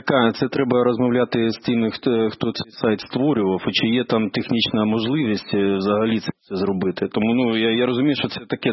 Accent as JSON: {"language": "Ukrainian", "region": "Kharkiv Oblast", "country": "Ukraine", "second_language": "Ukrainian", "said": "за мої українські язики, простите, я вчусь, да. Я з Харківщини."}